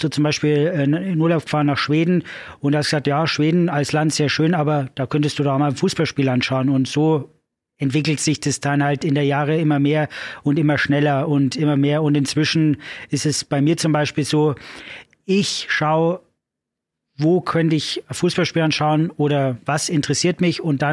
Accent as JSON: {"language": "German", "town": "Nuremberg", "region": "Bavaria", "country": "Germany", "said": "weil ich komme ja ursprünglich aus Nürnberg."}